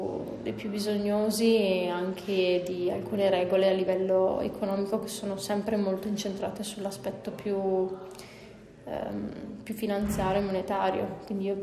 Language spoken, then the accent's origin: Italian; Verona, Veneto, Italy; E ho 30 anni, sono da Verona, sono consulente di sostenibilità e lavoro come professionista in questo ambito da parecchi anni.